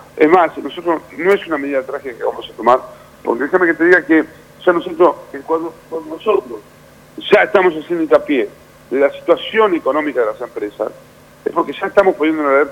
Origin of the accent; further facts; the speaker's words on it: Tandil, Buenos Aires Province, Argentina; Yo soy de Tandil, déjame que te diga.